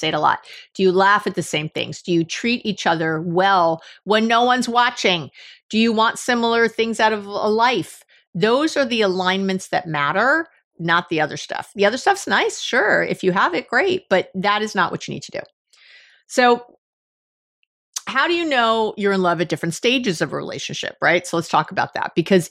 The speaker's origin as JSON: {"language": "English", "region": "New York", "country": "United States", "said": "Maybe it's the New York. We're both from New York originally."}